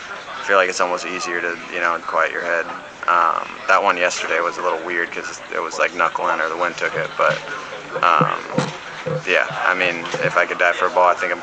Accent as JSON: {"language": "English", "town": "Los Angeles", "region": "California", "country": "United States", "said": "Los Angeles, California."}